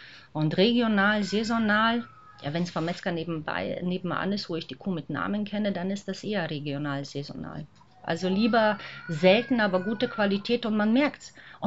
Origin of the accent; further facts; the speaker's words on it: Croatia; Und als Kroatin komme ich aus einer blutdrünstigen Nation